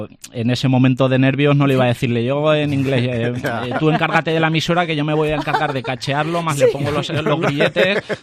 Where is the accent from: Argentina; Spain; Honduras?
Spain; yo soy policía español.